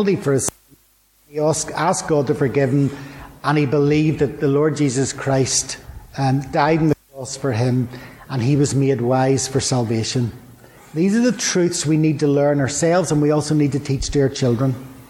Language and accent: English; Belfast, Northern Ireland, United Kingdom; And I remember I grew up in Belfast, and as a four-year-old boy